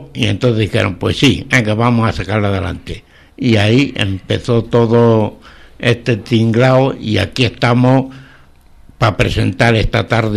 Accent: Béjar, Castile and León, Spain; also born or lived in Guijo de Granadilla; yo, que me considero bejarano y defiendo Béjar por todos los sitios que vaya, tampoco soy bejarano de nacimiento.

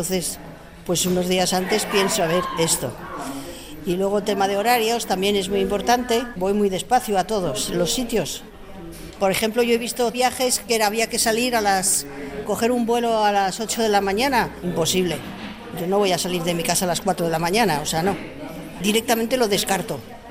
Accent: France; Spanish is a second language; que yo soy francesa, entonces llevaba muchos años sin haber ido a París

